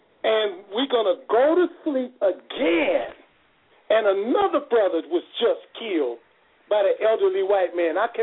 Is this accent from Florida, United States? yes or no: no; Oakland, California, United States; also born or lived in San Antonio, United States; I'm from San Antonio, Texas, but I came up in Oakland, California at Mosque number 26B.